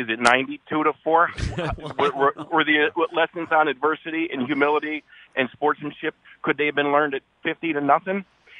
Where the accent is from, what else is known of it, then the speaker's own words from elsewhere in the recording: Meriden, Connecticut, United States; You know, I'm chuckling because I was raised in Meriden, thinking about that Stoddard Bowl.